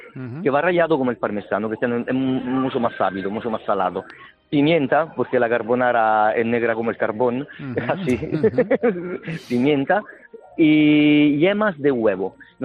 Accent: Rome, Lazio, Italy; Spanish is a second language; Yo además soy de Roma, soy romano, entonces es un plato típico de Roma.

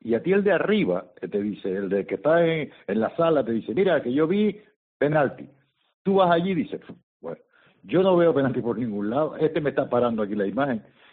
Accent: Canary Islands, Spain; Yo también soy canario.

